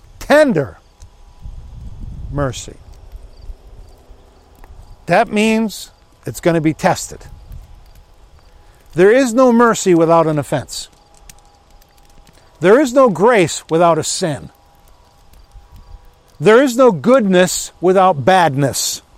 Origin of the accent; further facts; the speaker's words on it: Agawam, Massachusetts, United States; We had a priest when I was growing up in Agawam.